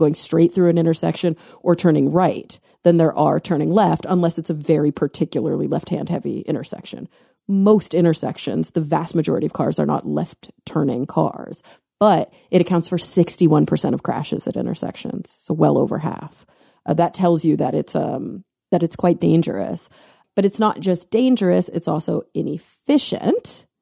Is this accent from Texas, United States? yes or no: yes; Texas, United States; Like growing up in Texas, you would take 35 or 75.